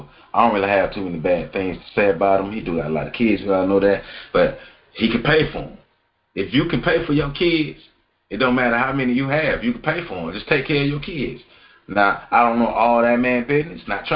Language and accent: English; Tallahassee, Florida, United States; Now, I'm from Tallahassee, Florida, and you know that Antonio Cromartie is from Tallahassee, Florida.